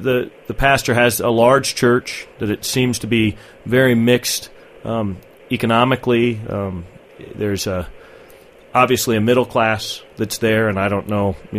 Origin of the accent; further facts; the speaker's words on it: Denver, Colorado, United States; I grew up in Denver, but my family, my mom's family are cotton farmers in Texas.